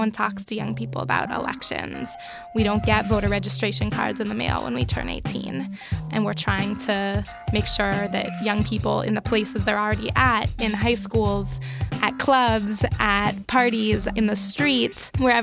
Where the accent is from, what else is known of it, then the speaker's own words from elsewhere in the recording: Oakland, California, United States; I grew up in Oakland